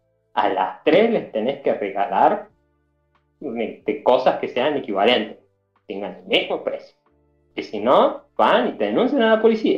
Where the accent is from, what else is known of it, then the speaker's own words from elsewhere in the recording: Argentina; Yo soy argentino.